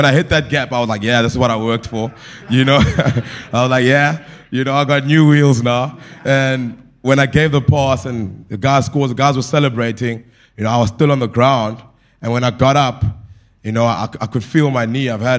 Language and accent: English; Port Elizabeth, Eastern Cape, South Africa; born there; I was born in Port Elizabeth, and I'm just going to share a bit about what we do.